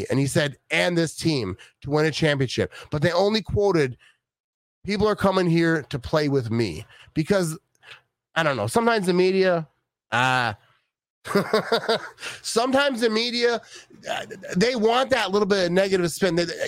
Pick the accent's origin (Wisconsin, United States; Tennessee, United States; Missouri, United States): Wisconsin, United States; Green Bay; Like, I'm from Green Bay. I'm born and raised in Green Bay. I didn't take offense to that. And I love Green Bay.